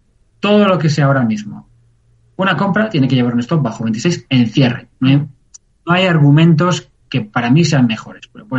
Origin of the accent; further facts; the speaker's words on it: Spain; now in Andorra; Y yo, aunque vivo en Andorra, sigo siendo español.